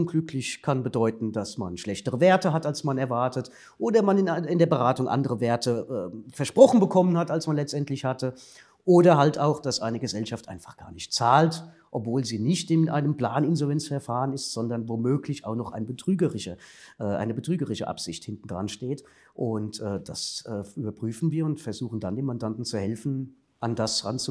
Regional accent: Frankfurt, Hesse, Germany; Ja, richtig, ich komme aus Frankfurt.

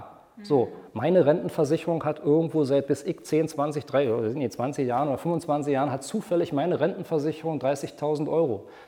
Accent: East Germany, Germany; Also ich bin aus dem Osten, alleinerziehend mit meiner Mutter, keinen Bezug zu irgendwelchen Selbstständigen.

